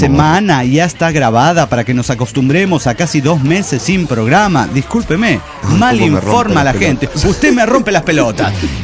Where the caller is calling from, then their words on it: Oaxaca, Mexico; desde Oaxaca, México.